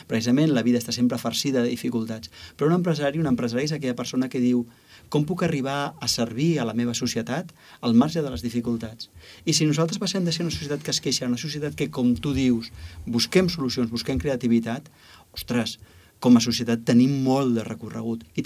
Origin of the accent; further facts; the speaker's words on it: Catalonia, Spain; nosaltres com a catalans hauríem de tenir molt clar de quina forma nosaltres podem transformar la nostra societat